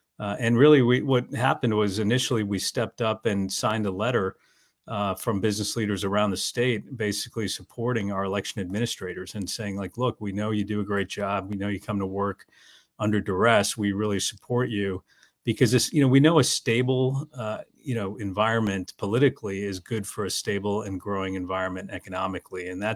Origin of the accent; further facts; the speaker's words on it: Minnesota, United States; Well, I grew up in Minnesota next door here, and you know, life took me to a number of places.